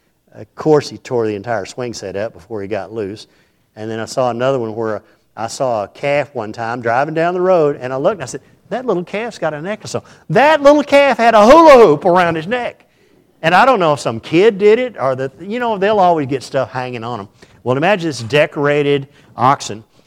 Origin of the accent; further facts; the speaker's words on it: Texas, United States; I was trying to relate to this as a Texan.